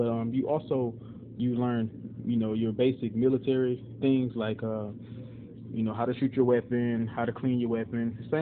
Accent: Opelika, Alabama, United States; I am from Opelika, Alabama, born and raised.

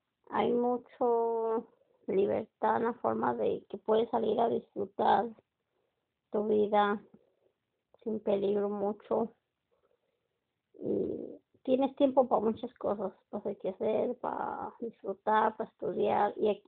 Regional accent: Tequila, Jalisco, Mexico; born there; En Tequila, Jalisco, el pueblo mágico.

